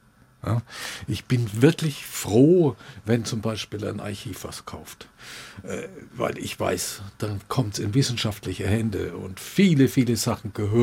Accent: Würzburg, Bavaria, Germany; Ja, ich bin Würzburger

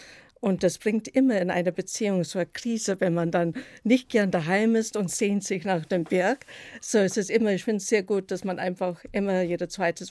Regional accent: Copperbelt Province, Zambia; also born or lived in South Africa; ich bin im Sambia auf dem Kupfergürtel geboren und teils dort groß geworden und teils in Südafrika, weil in Südafrika, da kommen meine Eltern her und ich war dann im Internat in Johannesburg. Und habe später dann im Kapstadt Gartenbau gelernt.

